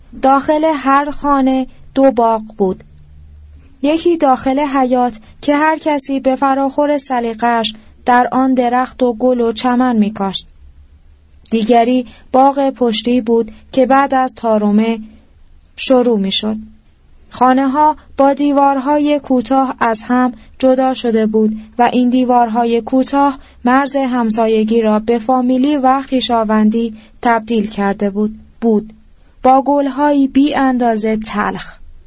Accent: Abadan, Khuzestan, Iran; در جستجوی کودکیم آبادان را در ذهن مرور میکنم و در کوچه های شهر زیر آفتاب داغ که قدم میزنم گونه هایم سرخ و پیشانیم عرق کرده و تبدار میشود.

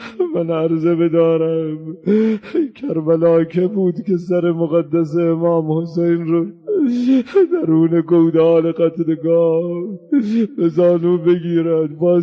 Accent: Iran; ما ایرانی هستیم

